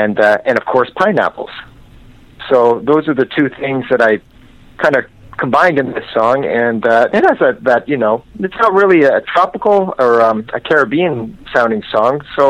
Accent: Canada; born there; I was born in Canada.

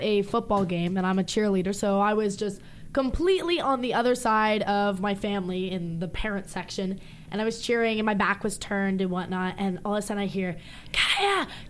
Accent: Livingston, New Jersey, United States; born there; And I was born in New Jersey, you already know, in Livingston, New Jersey. Shout out to anyone out there.

